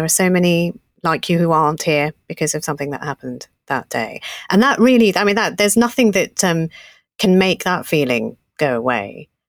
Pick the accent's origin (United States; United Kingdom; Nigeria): United Kingdom; East of England; Well, I'm born in Britain, not a passport holder, Essex girl.